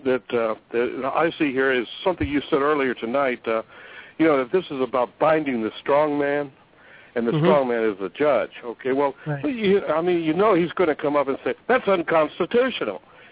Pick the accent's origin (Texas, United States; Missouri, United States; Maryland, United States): Missouri, United States; Riverside; I'm from Riverside, Missouri.